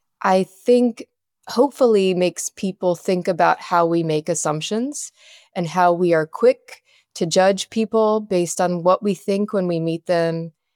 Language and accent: English; Appalachia, United States; someone growing up in the Appalachian region and wanting to get away, but yet always feeling a deep connection with it